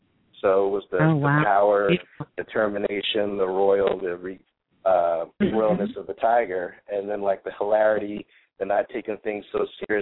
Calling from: Seattle, Washington, United States; I'm calling from the Seattle area.

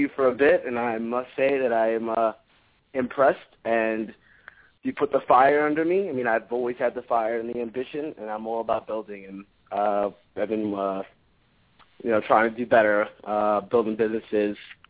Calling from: New York, United States; I'm calling from New York. How you doing?

